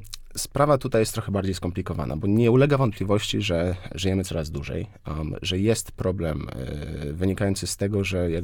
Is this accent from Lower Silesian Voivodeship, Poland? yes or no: no; Łódź, Łódź Voivodeship, Poland; Ja zresztą wychowałem się w kamienicy, w której mój pokój właściwie oddzielony był od reszty mieszkania płytami karton gips.